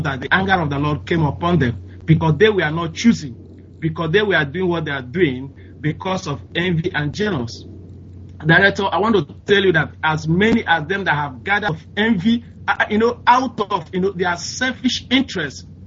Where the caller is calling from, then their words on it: Stockholm, Stockholm County, Sweden; I'm calling from Stockholm, Sweden.